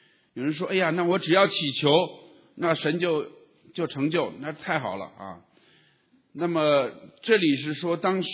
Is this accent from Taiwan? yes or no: no; China; born there; 我们出生在中国过去这个接生婆小孩一出生他就攥着他的腿